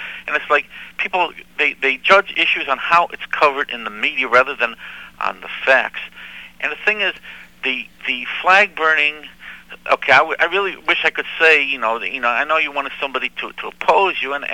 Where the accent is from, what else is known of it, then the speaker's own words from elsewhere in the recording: Chicago, Illinois, United States; now in New York, United States; I'm from Chicago, and it's like, since I've come to New York, I've listened to a lot of radio